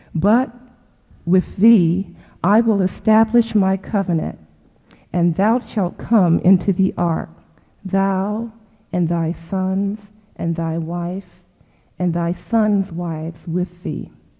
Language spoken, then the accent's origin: English; Oakland, California, United States; I'm from Oakland, California.